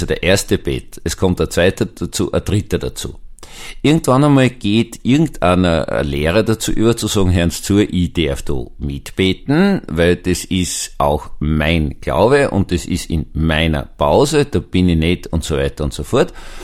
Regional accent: Austria; ich kenne mich da als Österreicher nicht aus, weil wir haben nur ein Verfassungsgericht für ganz Österreich

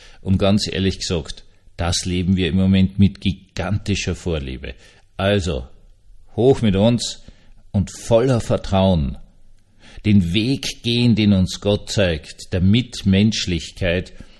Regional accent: Vienna, Austria; ich bin Wiener

